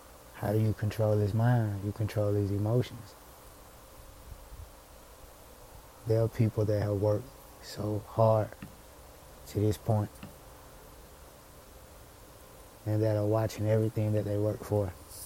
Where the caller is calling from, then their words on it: Atlanta, Georgia, United States; And I'm coming humbly from Atlanta, Georgia, where the skies are pretty clear right now.